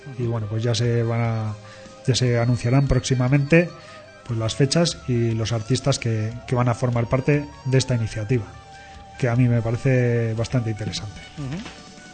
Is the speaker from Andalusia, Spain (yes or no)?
no; Basque Country, Spain; todos los bilbaínos son vizcaínos, pero no todos los vizcaínos somos de Bilbao.